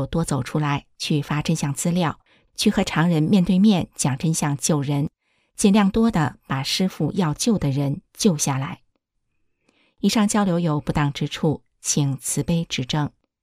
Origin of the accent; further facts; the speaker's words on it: China; 我来自中国，知道中共的邪恶，我是练法轮功的，